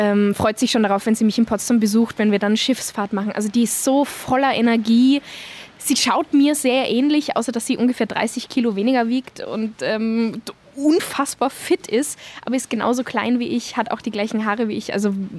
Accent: Tyrol, Austria; now in Germany; Ich bin so froh, wenn ich auch mal keinen Berg sehe, weil ich in Deutschland diese Weite genieße, die ich nirgendwo habe in Tirol.

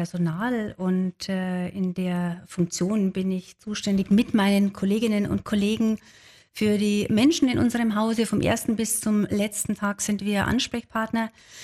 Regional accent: Bavaria, Germany; Und wie Sie hören, ich komme aus Bayern, ja, das war noch in Bayern

